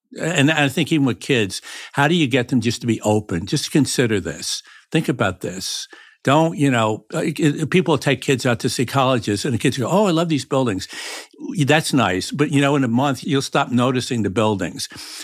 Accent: Newburgh, New York, United States; I think a piece of it is growing up in Newburgh, it was a 7 or 8 acres, my grandmother's, it was just woods.

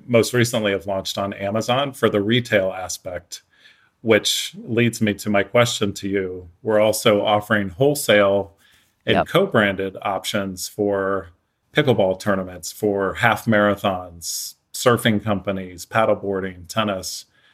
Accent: Florida, United States; I grew up in Florida as a competitive tennis player, played college

